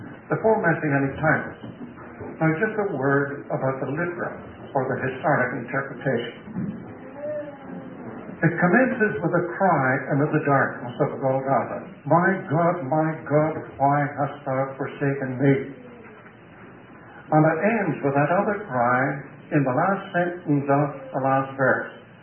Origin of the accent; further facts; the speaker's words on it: Ireland; Now, I'm not sentimental, although I'm an Irishman, and we're blamed for that.